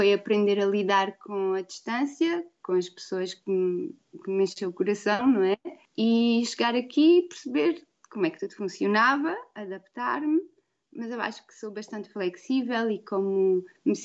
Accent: Évora, Portugal; born there; moved away as an adult; also born or lived in Lisbon; now in São Tomé and Príncipe; eu já estava há algum tempo em Lisboa, porque eu nasci em Évora, mas depois fui para Lisboa para a faculdade e fiquei lá. Já eram muitos anos de Lisboa

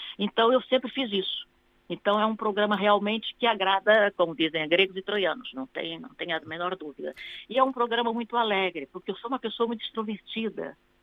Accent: Olhão, Algarve, Portugal; moved away; also born or lived in Fuzeta; eu nasci na Fuzeta, mas fui criada em Olhão até ir para o Brasil.

